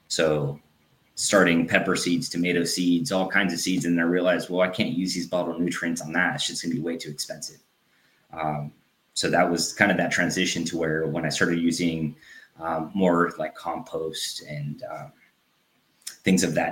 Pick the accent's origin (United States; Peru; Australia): United States; San Diego, California; So born and raised in San Diego, cost of living is really expensive out there.